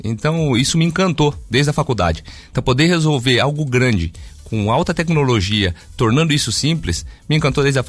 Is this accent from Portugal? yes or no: no; Nova Esperança, Paraná, Brazil; also born or lived in Maringá; now in Curitiba, Brazil; sou do interior do Paraná. Nasci em Maringá, cresci em Nova Esperança, uma grande metrópole lá do noroeste do Paraná. E vim fazer faculdade aqui na Universidade Federal do Paraná e desde então me apaixonei pela cidade e tô aqui. Eu tô aqui desde 2004